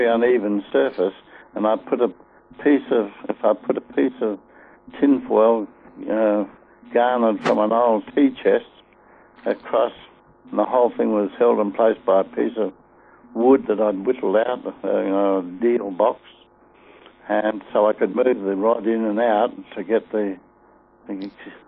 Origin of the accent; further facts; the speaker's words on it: Meriden, Western Australia, Australia; I grew up in 28 miles out of a place called Meriden in Western Australia